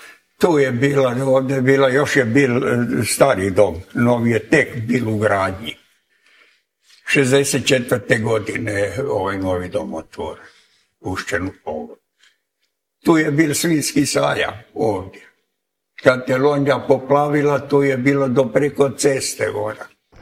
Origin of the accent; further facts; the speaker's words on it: Sisak, Sisak-Moslavina County, Croatia; born there; moved away as an adult; now in Ivanić-Grad, Croatia; rođen 1928. godine u Sisku. Iz Siska sam došao u Ivanić grad 1963. godine.